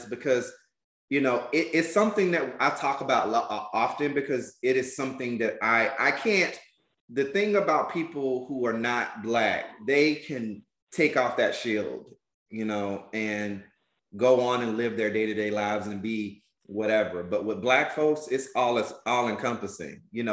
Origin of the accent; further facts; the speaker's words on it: Albany, Georgia, United States; You're you know, a gentleman from Chicago and I'm from Albany, Georgia.